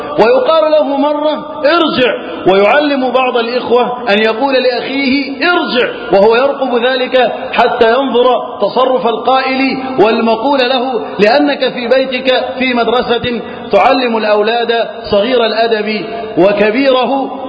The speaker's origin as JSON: {"language": "Arabic", "country": "Egypt", "said": "اللهم احفظ بلدنا مصر وسائر بلاد المسلمين من الفتن."}